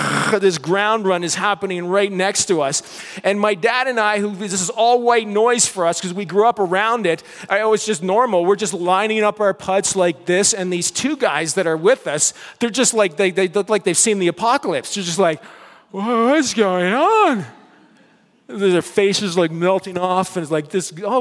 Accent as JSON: {"language": "English", "region": "Nova Scotia", "country": "Canada", "tie": "born or raised there", "said": "I grew up in Nova Scotia, right next to this Air Force Base, CFB Greenwood."}